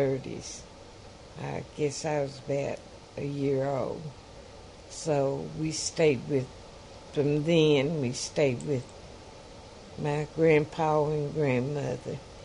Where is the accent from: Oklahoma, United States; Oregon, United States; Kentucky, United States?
Kentucky, United States; born there; now in Pittsburgh, United States; I live in Pittsburgh, Kentucky. I was born in Laurel County in January 1935.